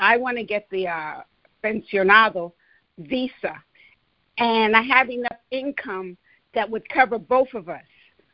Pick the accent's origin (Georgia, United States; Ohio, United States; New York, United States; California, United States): New York, United States; I'm sorry. I'm a New Yorker.